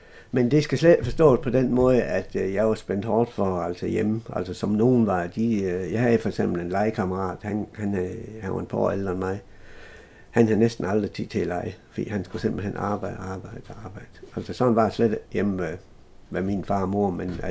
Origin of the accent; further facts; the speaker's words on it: Ender, Central Denmark Region, Denmark; Men efter jeg så selvfølgelig havde min barndom der i Ender